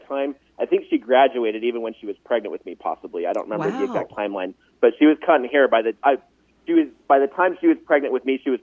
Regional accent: Utah, United States; I did not have a lot of friends in growing up in Utah as a homeschool kid.

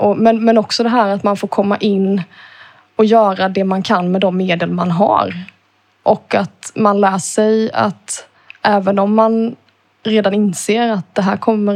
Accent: Kalmar County, Sweden; Men vi är stolta smålänningar ändå.

